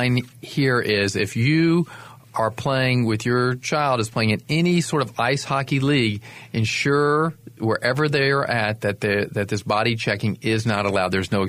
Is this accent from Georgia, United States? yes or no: yes; Atlanta, Georgia, United States; now in North Carolina, United States; Yeah, you know, I grew up in Atlanta, and you wouldn't think Atlanta would be a mecca, but I went to all these ice hockey games growing up.